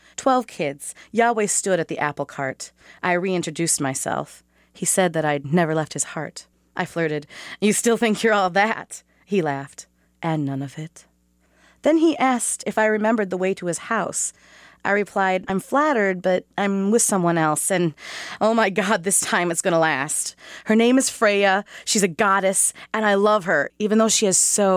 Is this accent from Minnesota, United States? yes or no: yes; Mankato, Minnesota, United States; from Mankato, Minnesota.